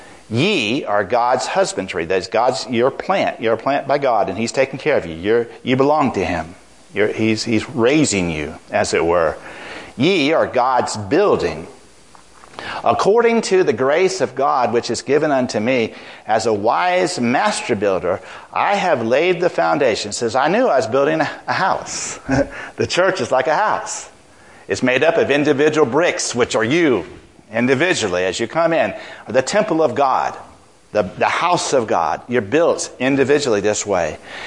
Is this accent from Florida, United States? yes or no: yes; Miami, Florida, United States; He worked with my church in growing up in Miami.